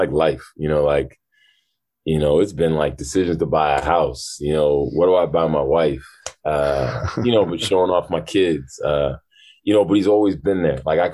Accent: Amherst, Massachusetts, United States; Like, I grew up in Amherst, kind of time stopped in that town at the time.

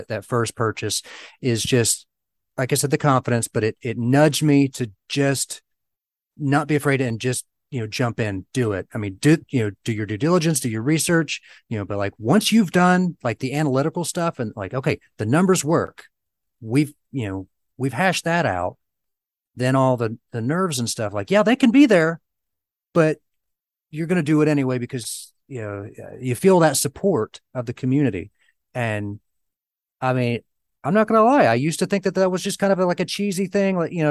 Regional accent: Ohio, United States; I've been investing in my hometown. It's a small area of Southern Ohio.

